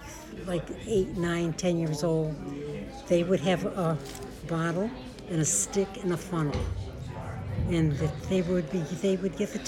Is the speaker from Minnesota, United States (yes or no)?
no; Providence, Rhode Island, United States; born there; I was born in Providence, Rhode Island.